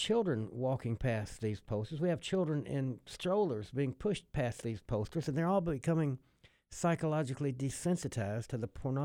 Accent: Memphis, Tennessee, United States; now in Australia; I'm from Memphis, Tennessee, and I've lived the first half of my life there.

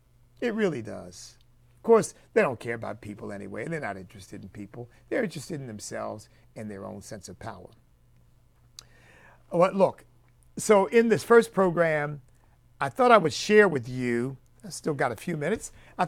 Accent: United States; I am still an American.

